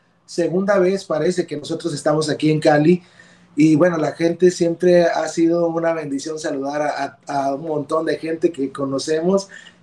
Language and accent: Spanish; Matamoros, Tamaulipas, Mexico; nosotros somos de Matamoros, Tamaulipas, que es la frontera con Estados Unidos, nosotros somos de ahí.